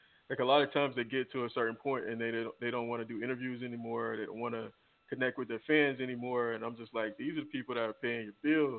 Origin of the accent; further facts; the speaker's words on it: Florida, United States; back in Florida, that happened in my hometown. It's crazy incident. Put us on the map for a little bit